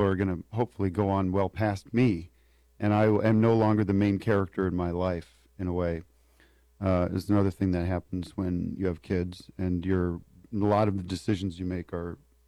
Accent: East Coast, United States; And I'm from the East Coast. Summer nights in the East Coast are nothing better if it's not too hot.

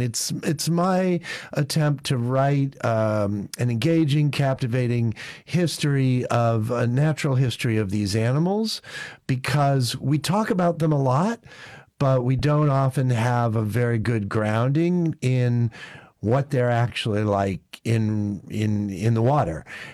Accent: Grand Island, New York, United States; I was born in New York State. I grew up rurally in a small town called Grand Island, New York, in the river, in the Niagara River, above Niagara Falls, and went to college in New York, but also grew up in other places.

